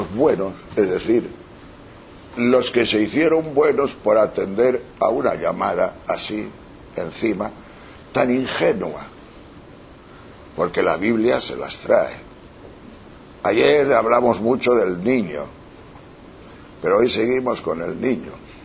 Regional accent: Tejerina, Castile and León, Spain; pero con las cabras en mi pueblo, en Tejerina. Y yo solo, con 8 años, y había más de 200 cabras

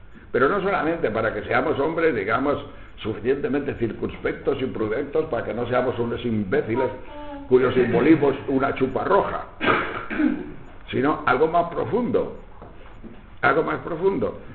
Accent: Castile and León, Spain; solo hay una mina y está en León, yo diciendo, vaya, el talco de mi tierra

